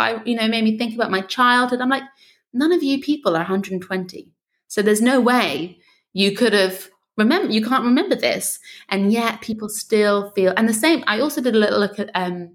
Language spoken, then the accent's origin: English; London, United Kingdom; I've done a very poor job of leaving my hometown of London